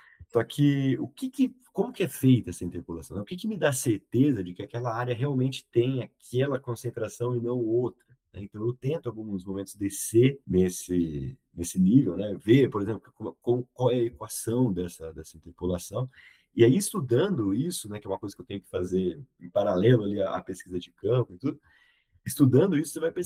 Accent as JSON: {"language": "Portuguese", "town": "Campinas", "region": "São Paulo", "country": "Brazil", "said": "daquela visão que eu tinha do que era agricultura lá na minha cidade, né? Do que era agricultura em Campinas."}